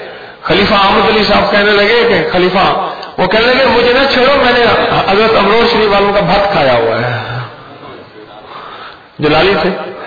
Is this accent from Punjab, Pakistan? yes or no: yes; Uch Sharif, Punjab, Pakistan; میرا تعلق بھی ایسی جگہ سے ہے جہاں کھجورے ہیں، اچ شریف کے اندر یہ ساری پٹی جا رہی ہے بہاول پور تک